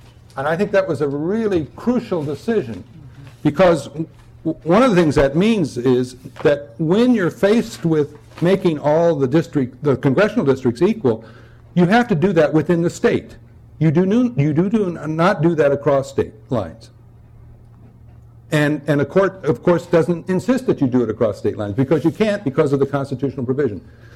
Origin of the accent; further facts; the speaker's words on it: Indiana, United States; Now, in my home state of Indiana, they did a beautiful job of this.